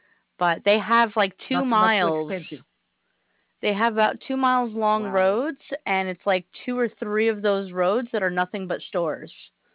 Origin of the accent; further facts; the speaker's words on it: St. Barthélemy; Yeah, see, I'm from St. Barts.